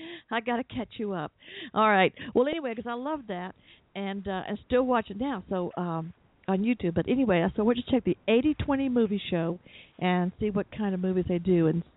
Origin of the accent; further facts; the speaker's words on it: the South, United States; accent: southern; Okay, it's bad enough with my southern accent